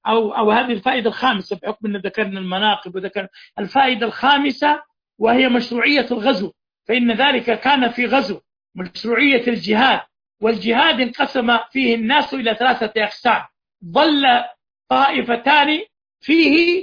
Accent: Saudi Arabia; عندنا في السعودية

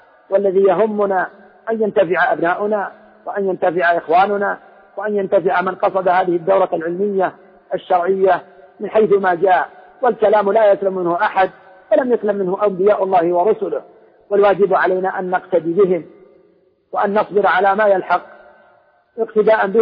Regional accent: Saudi Arabia

